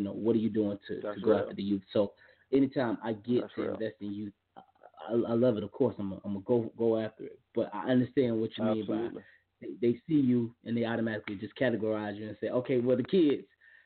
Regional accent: Archer, Florida, United States; You know, I'm from Archer U, Gainesville, man. But, you know, I roll with a lot of people in Gainesville.

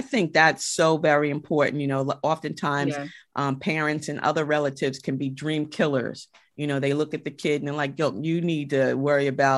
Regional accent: Mount Vernon, New York, United States; I'm from Mount Vernon, you know, money earning Mount Vernon

